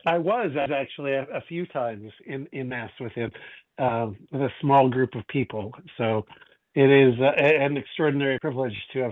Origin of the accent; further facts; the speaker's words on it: Saskatchewan, Canada; born there; I was born in Saskatchewan, Canada, and I was 10 years old when John Paul II was elected to the papacy.